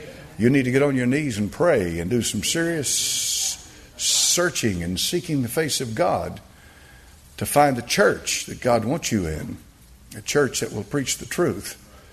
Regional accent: Tennessee, United States; born there; I was born in Knox County, Tennessee, September the 17th, 1946. The buckle of the Bible Belt.

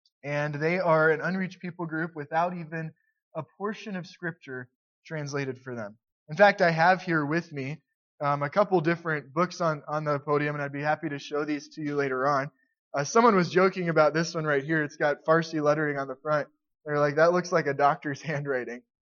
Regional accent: New York City, New York, United States; But I grew up in New York City, and I was there, although I was young, I was there when the Twin Towers came down.

